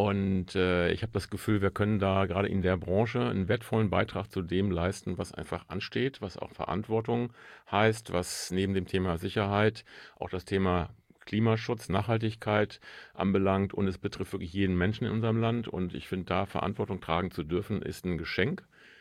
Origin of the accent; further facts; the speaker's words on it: Oldenburg, Lower Saxony, Germany; Genau, in Oldenburg sagen wir nur einmal, moin.